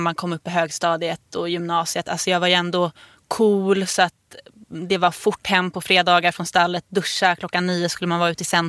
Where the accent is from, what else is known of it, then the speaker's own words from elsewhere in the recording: Stockholm, Stockholm County, Sweden; moved away as an adult; now in Örebro, Sweden; Jag flyttade från Stockholm till Örebro för att plugga. Och jag tror jag kom för långt ifrån familj och vänner. Och hittade liksom inte riktigt min plats. Folk kan vara ganska dömande mot stockholmare.